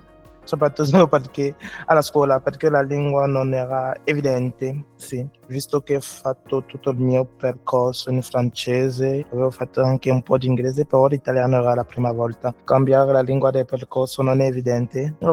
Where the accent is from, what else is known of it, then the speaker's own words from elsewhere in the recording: Cameroon; Italian is a second language; now in Italy; Vengo dal Camerun, sono qui in Italia da 2 anni.